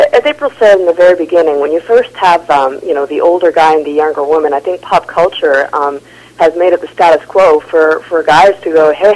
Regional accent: Vancouver, British Columbia, Canada; I grew up in East Van like you, Joe. There's a huge Filipino community.

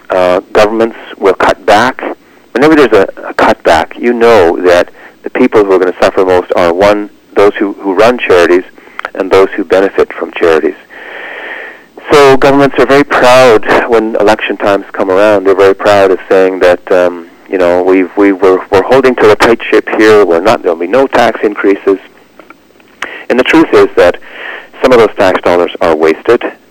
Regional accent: Scarborough, Ontario, Canada; Yeah, I grew up in Scarborough, Ontario. It's a suburb of Toronto.

